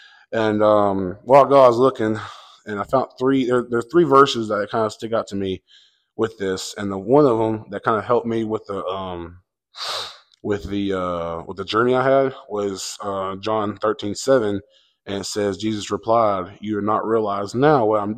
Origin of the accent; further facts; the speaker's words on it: Cleveland, Alabama, United States; I'm from Cleveland, Alabama.